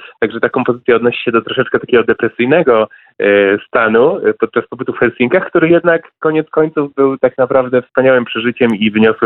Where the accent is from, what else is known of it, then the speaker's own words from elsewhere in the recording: Gorzów Wielkopolski, Lubusz Voivodeship, Poland; pochodzimy z jednego miasta, z Gorzowa Wielkopolskiego.